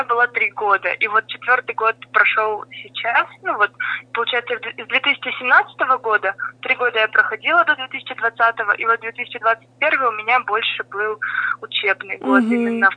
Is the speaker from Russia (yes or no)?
yes; Sosnovskoye, Russia; ведь я сама из Сосновского